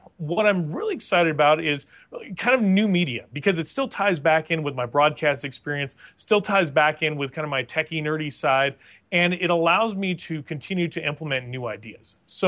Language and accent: English; La Junta, Colorado, United States; I like to use small towns like the town I grew up in La Junta, Colorado, where there's about 8,000 people or so.